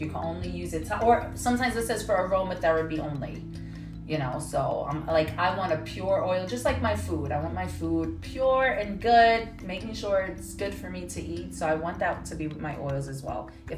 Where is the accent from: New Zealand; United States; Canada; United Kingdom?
United States; New York City, New York; moved away as an adult; now in Connecticut, United States; So I'm from the Bronx. I'm a New Yorker. I don't live in the Bronx anymore. I still work there, but I live in Connecticut now. After COVID, I moved out.